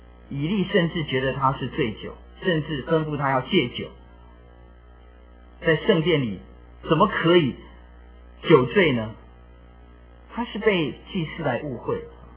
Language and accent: Chinese; China; 我们中国人特别是教导孩子的时候，有时候常常告诉他说，你要把你那种感觉收起来，你要坚强。